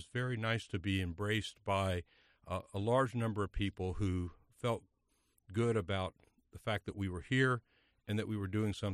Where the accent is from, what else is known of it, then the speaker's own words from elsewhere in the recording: Kentucky, United States; I looked around. I'm from Kentucky.